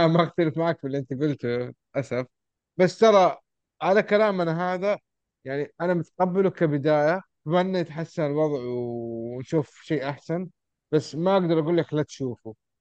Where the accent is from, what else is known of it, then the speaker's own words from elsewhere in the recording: Saudi Arabia; أكيد متأكدين كسعوديين أو كجانر سعودية أو في السوق السعودي